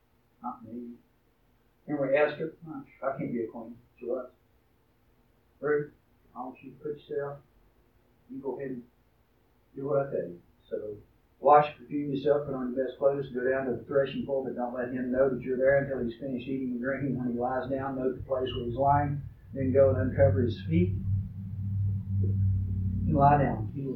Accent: Giles, United States; When I grew up in Giles, people would come down there and they'd pick apples up at Hope's Farm.

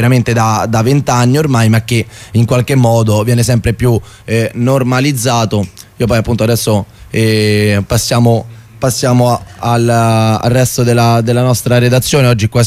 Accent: Rome, Lazio, Italy; io appunto sono romano

